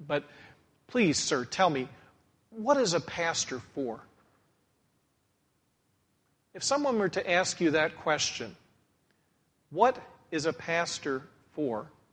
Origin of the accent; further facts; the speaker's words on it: Gettysburg, Pennsylvania, United States; As a young man, I grew up in Gettysburg, Pennsylvania, right at the foot of the Lutheran Theological Seminary.